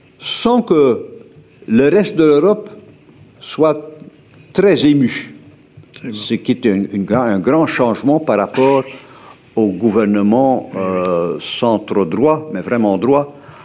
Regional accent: Flanders, Belgium; En tant que Flamand, en tant que Belge, je connais bien les Pays-Bas.

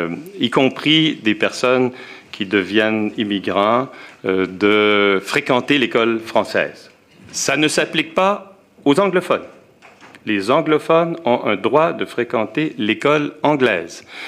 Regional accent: Quebec, Canada; nous ne sommes pas les Français du Québec. Nous sommes des Québécois et des Québécoises de toutes origines

